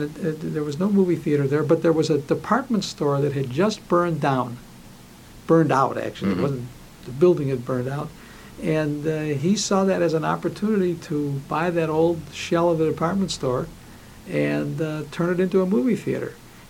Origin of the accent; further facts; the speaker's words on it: Minneapolis, Minnesota, United States; born there; I was born in Minneapolis about 6 months before, well, let's see. Yeah, 6 months before my father opened his first movie theater there.